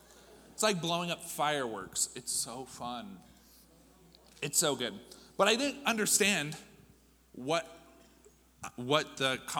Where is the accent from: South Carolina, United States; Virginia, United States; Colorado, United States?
Colorado, United States; Kersey; also born or lived in Greeley; I was not born here in Arvada. I was born in Greeley, Colorado. It's not too far away, just up north a little bit. But I was raised in this little town called Kersey. It's just a little east of Greeley.